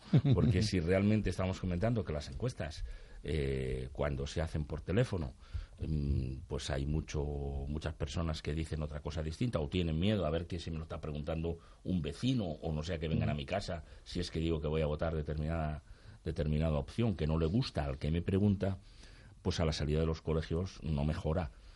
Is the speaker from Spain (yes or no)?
yes; Aragon, Spain; moved away; yo, de una zona incluso de habla catalana, en mi caso, de la provincia de Huesca, en el siglo XX, 2 millones de personas llegamos a Cataluña desde distintos puntos de España